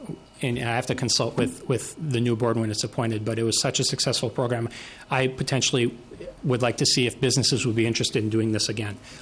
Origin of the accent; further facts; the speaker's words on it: Chisholm, Minnesota, United States; lower left hand is probably my favorite view in northeastern Minnesota, and it's right down outside my hometown of Chisholm, and this is where Iron World is located.